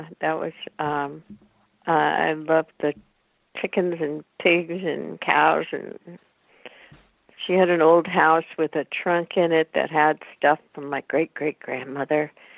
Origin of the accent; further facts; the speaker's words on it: California, United States; also born or lived in Oklahoma; Yeah, I actually went from Oklahoma to California, and I was 7 or 8.